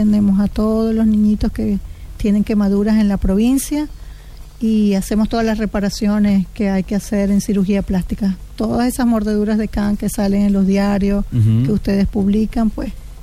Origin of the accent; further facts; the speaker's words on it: Venezuela; moved away as an adult; now in Santiago, Chile; La Venezuela que hay ahora no es la donde yo nací, donde yo me crié y me desarrollé como profesional.